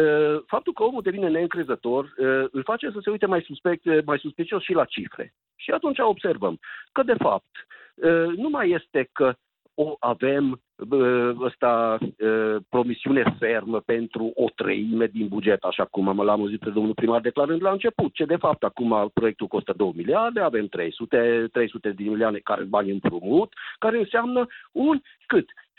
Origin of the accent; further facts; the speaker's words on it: Transylvania, Romania; Suntem ardeleni, înțelegem lucrurile.